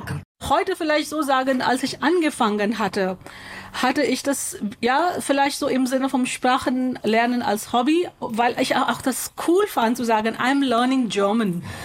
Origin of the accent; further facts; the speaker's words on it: Mumbai, Maharashtra, India; Ich bin in Indien, in Mumbai aufgewachsen, Ende 80er, Anfang 90er.